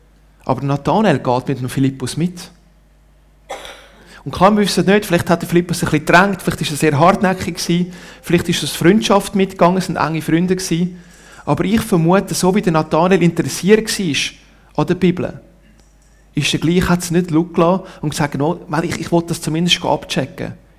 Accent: Ticino, Switzerland; Und klar, wenn man mich hört reden, sagt, du bist ein Zürcher. Aber ich bin ein Tessiner und sage dann, hey, du kannst schon zu Zürich sagen, was du willst, ich bin Tessiner, häng's, oder?

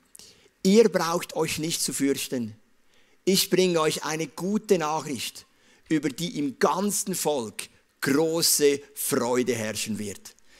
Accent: Zug, Switzerland; Ich bin ja in Zug groß geworden

